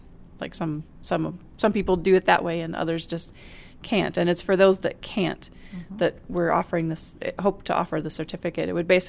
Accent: Allerton, Iowa, United States; I grew up in a tiny little town in south central Iowa called Allerton. It's about an hour and a half south of Des Moines, just above mm-hmm. the Missouri line.

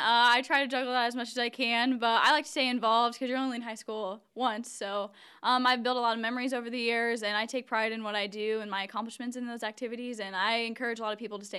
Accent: Walnut, Iowa, United States; I'm from Walnut, Iowa, and I am a senior here at AHSTW.

